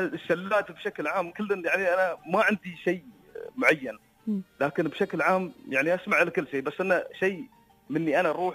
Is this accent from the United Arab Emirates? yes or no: yes; United Arab Emirates; عندنا في الإمارات